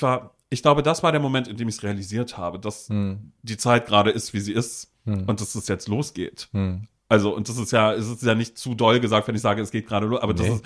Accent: Mecklenburg-Vorpommern, Germany; wie damals in Mecklenburg-Vorpommern, wo ich groß geworden bin

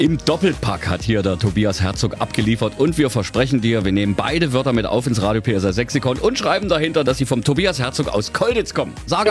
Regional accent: Saxony, Germany; accent: Saxon; unser schöner sächsischer Dialekt

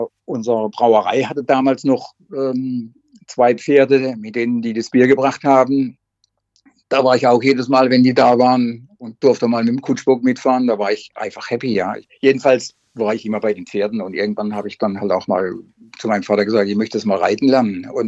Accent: Rastatt, Baden-Württemberg, Germany; Ja, ich komme ja aus Rastatt und wir hatten eine Gastwirtschaft zu Hause

